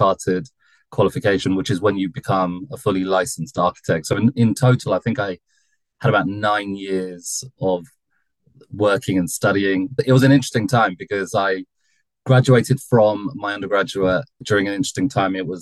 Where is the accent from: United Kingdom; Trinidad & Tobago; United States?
United Kingdom; I'm from the UK, as you'll probably tell from my accent.